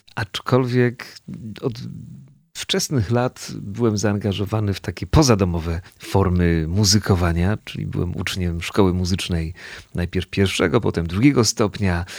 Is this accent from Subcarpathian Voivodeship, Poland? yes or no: yes; Przemyśl, Subcarpathian Voivodeship, Poland; Pochodzę z Podkarpacia, z pięknego Przemyśla, miasta z wieloma też muzycznymi tradycjami.